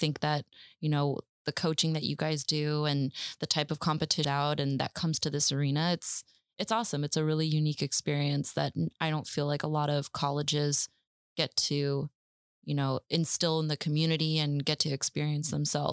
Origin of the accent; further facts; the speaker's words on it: California, United States; I come from California where it's like just NCAA and just so much like college sports everywhere